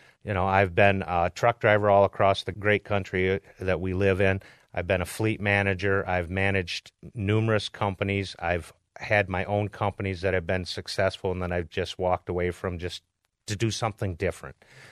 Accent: Flint, Michigan, United States; with my hometown being Flint

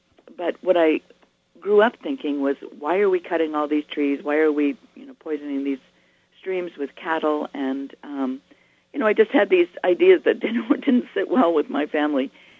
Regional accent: Salmon, Idaho, United States; I'm a fifth-generation Idahoan. I was born in Salmon, Idaho, which happens to be also the birthplace of Sacagawea up there in the Bitterroots.

